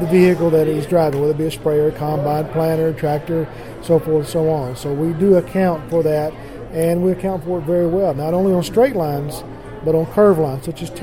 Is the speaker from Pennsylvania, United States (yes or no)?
no; Kentucky, United States; and I'm teasing because I'm originally from Kentucky.